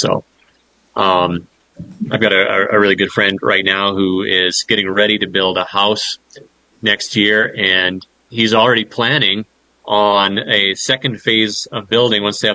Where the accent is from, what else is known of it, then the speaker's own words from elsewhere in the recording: Canada; Being Canadian, and I know America's not too terribly far behind in some ways